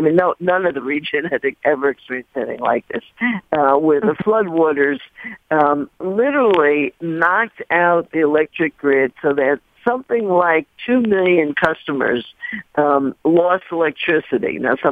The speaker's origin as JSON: {"language": "English", "town": "New York City", "region": "New York", "country": "United States", "said": "So, you know, as a New Yorker, obviously, I'm obsessed with what goes on in New York City."}